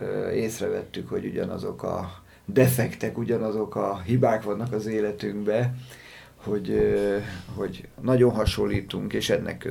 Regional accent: Hungary; born there; én magam is békében születtem itt Magyarországon

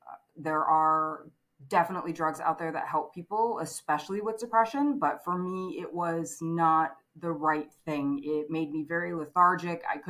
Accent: Michigan, United States; moved away as an adult; when I was 19, 20 years old, I left my hometown in Michigan and I moved to California.

